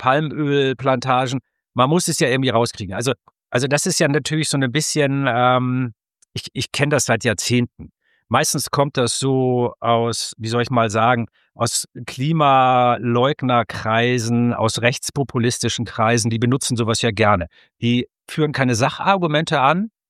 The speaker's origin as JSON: {"language": "German", "region": "Hamburg", "country": "Germany", "tie": "born or raised there", "said": "in meiner Heimat Hamburg"}